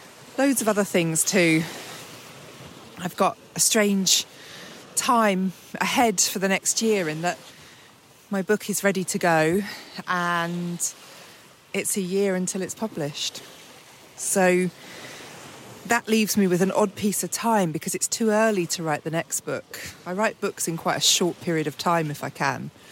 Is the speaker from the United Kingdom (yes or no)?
yes; England, United Kingdom; you know, I'm English, as you can well tell.